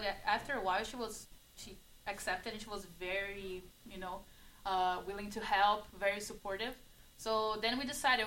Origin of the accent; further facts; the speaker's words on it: Vinhedo, São Paulo, Brazil; I'm from Brazil. More specific, from Vinhedo, is a very small town.